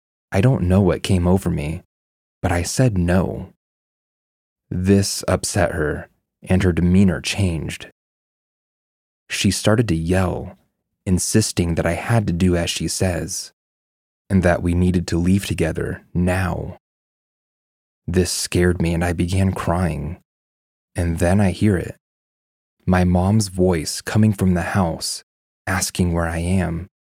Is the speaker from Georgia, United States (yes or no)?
no; Miami, Florida, United States; I was born and raised in Miami to Honduran parents. Being Hispanic, spiritualism and religion sort of walk hand in hand for some. I grew up in an apartment building with a huge front yard.